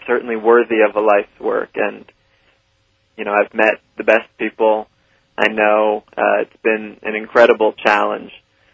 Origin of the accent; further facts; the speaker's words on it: New York City, New York, United States; And I grew up in New York City, so it was my first real introduction to nature